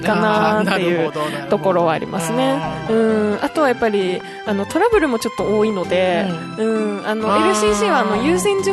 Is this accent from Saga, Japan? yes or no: yes; Saga, Japan; 福岡空港から高速バスで佐賀まで帰るっていうルートなんですけ ど